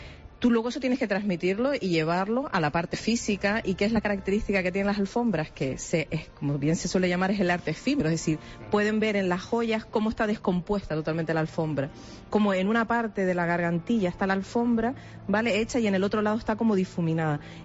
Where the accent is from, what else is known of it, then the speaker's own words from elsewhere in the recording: Tenerife, Canary Islands, Spain; Yo soy de aquí de Tenerife, entonces siempre uno acaba tirando para casa, ¿no?